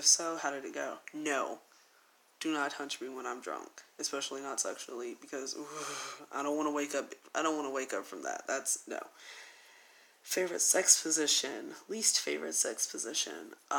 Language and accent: English; the South, United States; Because not only am I black, but I'm from the South, so I say aunt.